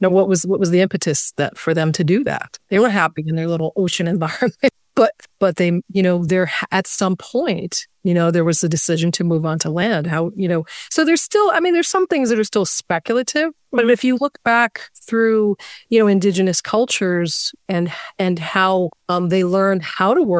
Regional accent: New York, United States; I grew up in Westchester. But we moved up here when I was... Oh my gosh, I was a teenager. I was in high school. So yeah, I'm from the Hudson Valley.

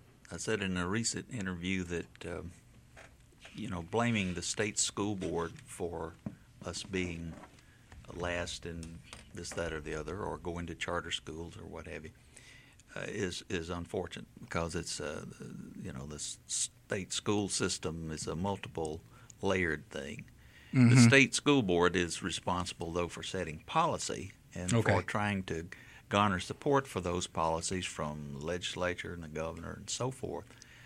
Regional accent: Mobile, Alabama, United States; Well, of course, I grew up in Mobile and attended public school here at Oakdale, Maryvale, Maines Junior High, graduated from Murphy High School.

